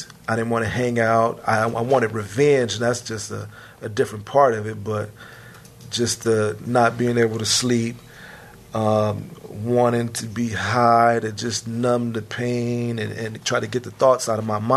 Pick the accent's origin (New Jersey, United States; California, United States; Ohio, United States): California, United States; San Francisco; I'm 41 years old, born and raised in San Francisco. Western Edition, Fillmore, that's what they call them on the streets. Breaks Project, low-income housing living.